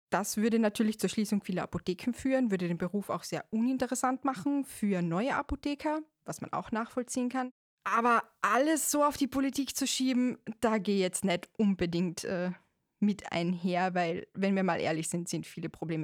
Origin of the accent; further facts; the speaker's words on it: Austria; now in Germany; also man hört es ja, ich komme ja nicht von hier, ich komme aus Österreich.